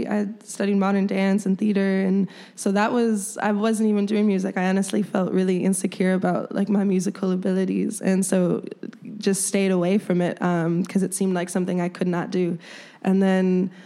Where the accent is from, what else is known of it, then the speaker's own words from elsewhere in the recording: Chicago, Illinois, United States; in Chicago is the most crucial way to establish myself as an artist. I mean, this is my home. This is my hometown.